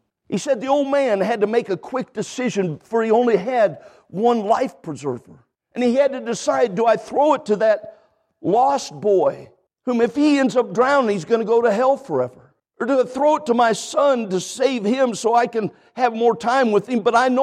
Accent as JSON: {"language": "English", "region": "California", "country": "United States", "tie": "born or raised there", "said": "I grew up a preacher's kid. My dad was a Baptist preacher. I grew up in California."}